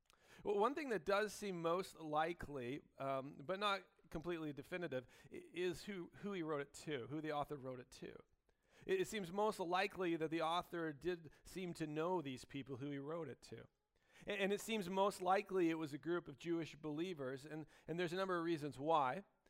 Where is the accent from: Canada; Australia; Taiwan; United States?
Canada; I thought, I'm so Canadian, eh?